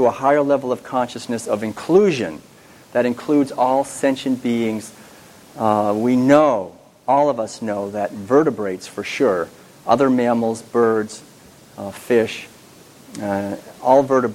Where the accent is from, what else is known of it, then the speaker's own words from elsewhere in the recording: Concord, Massachusetts, United States; I was born in Concord, Massachusetts, and raised there